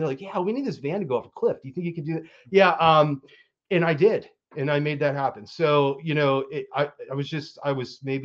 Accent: Pittsburgh, Pennsylvania, United States; I'm from Pittsburgh, man.

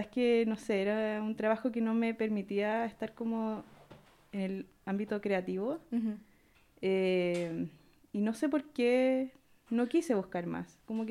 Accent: Chile; soy artista de Chile

